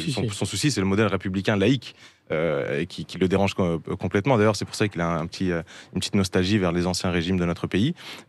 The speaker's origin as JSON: {"language": "French", "country": "France", "tie": "born there", "said": "Je suis né en France. Ouais. Donc, je suis français et très fier de l'être. Ouais. Enfant de la République"}